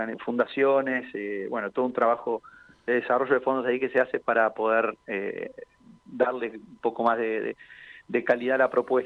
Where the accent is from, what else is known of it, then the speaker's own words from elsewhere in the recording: Argentina; estamos entre los mejores del mundo nuevamente como argentinos